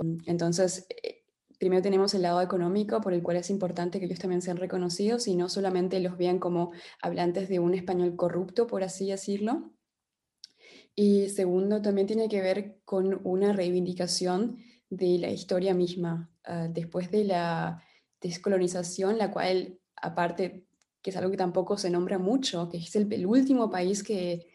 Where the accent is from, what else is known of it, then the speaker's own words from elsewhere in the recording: Uruguay; also born or lived in Paraguay; now in Germany; como ya lo acabas de decir tú, y soy sudamericana, es decir, que nací en Paraguay y después me mudé con mi familia a Uruguay, pero ya hace 10 años que vivo acá en Alemania